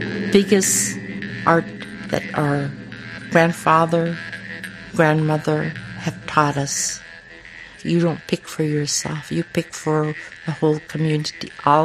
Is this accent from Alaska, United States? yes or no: yes; Selawik, Alaska, United States; also born or lived in Kotzebue; I'm originally from Selawik, born in Kotzebue, raised in Selawik. My father was a reindeer herder, and we lived in a reindeer